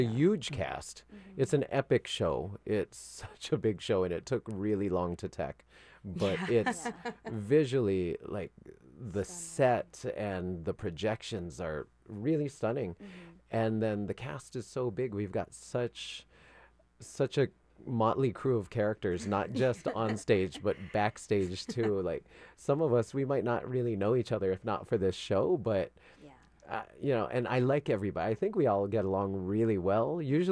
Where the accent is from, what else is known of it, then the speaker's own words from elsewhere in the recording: Philippines; even though we're all here in this room, in this studio, because we're Filipino